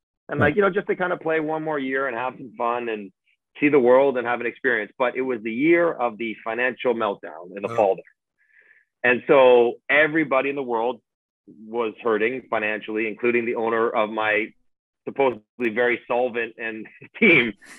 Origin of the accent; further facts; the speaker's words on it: Toronto, Ontario, Canada; growing up in Toronto, still living in Toronto